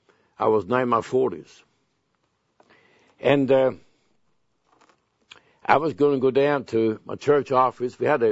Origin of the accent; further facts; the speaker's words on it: Sweden; now in United States; When I was growing up in Sweden, and all the way up to I was about left to come into the United States